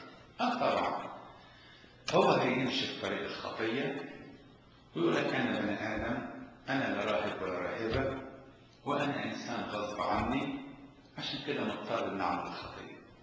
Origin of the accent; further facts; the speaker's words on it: Egypt; انا مرة حكيتها في اجتماع سيدات عندنا في مصر